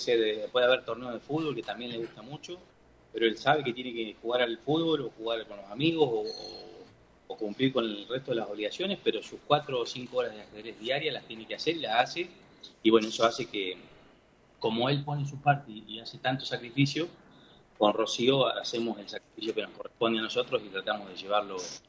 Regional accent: Victorica, La Pampa, Argentina; Somos de Victorica, somos una familia bastante nómade igual

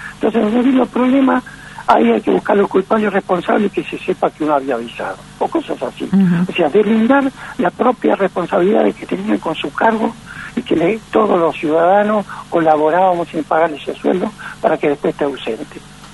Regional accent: Argentina; Para nosotros que somos argentinos

